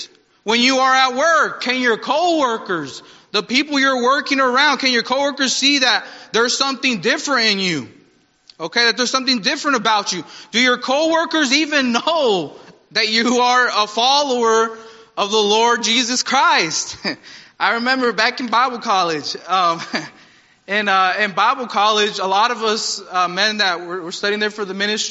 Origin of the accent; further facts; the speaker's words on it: Phoenix, Arizona, United States; I grew up here in Phoenix. I had a lot of party friends.